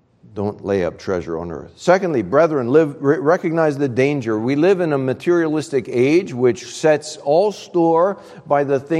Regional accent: New Orleans, Louisiana, United States; I grew up down south in New Orleans. And this little fact, it rarely snows in New Orleans, Louisiana.

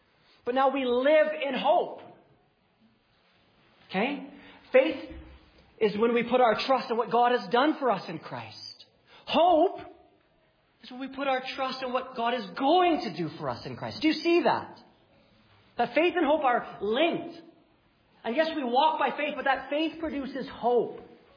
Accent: Winnipeg, Manitoba, Canada; I hate potholes. I'm from Winnipeg.

